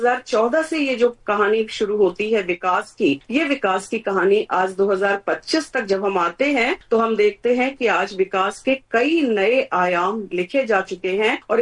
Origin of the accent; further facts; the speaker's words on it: Varanasi, Uttar Pradesh, India; हम दशाश्वमेध घाट के रहने वाले हैं